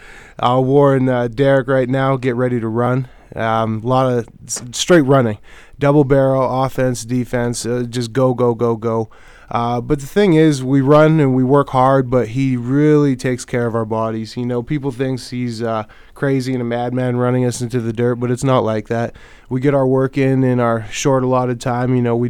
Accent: Winnipeg, Manitoba, Canada; I'm from Winnipeg, so, you know, I know the hype. I grew up with the hype. I went to U of M, and I know the rivalry and the battle between the Prairies.

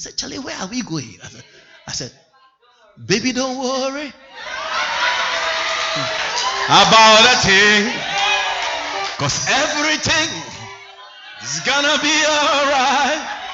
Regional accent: Agogo, Ashanti, Ghana; I was born in West Africa, in a country called Ghana, in a region called Ashanti region, in a town called Agogo, to … 86 years ago.

